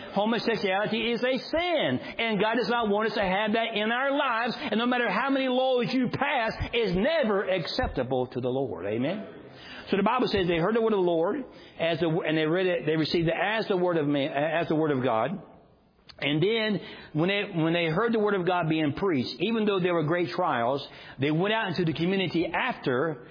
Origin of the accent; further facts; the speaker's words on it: Georgia, United States; accent: South Georgia; I grew up in South Georgia. You can tell by my accent.